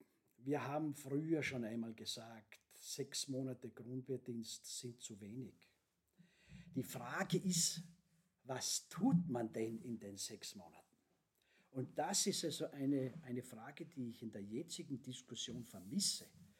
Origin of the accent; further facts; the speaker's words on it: Austria; dass wir hier als Österreicher mehr Mut zeigen müssten